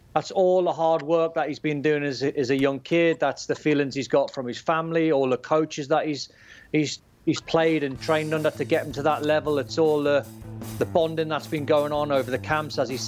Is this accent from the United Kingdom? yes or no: yes; Scotland, United Kingdom; And even then, you're still thinking, as a Scotsman, you're still, we'll lose this.